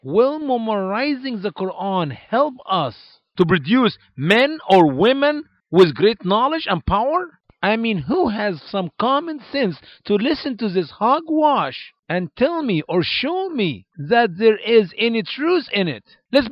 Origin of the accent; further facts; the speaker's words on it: Egypt; After 5,000 years of history, the country, my home country, Egypt, is about to be demolished.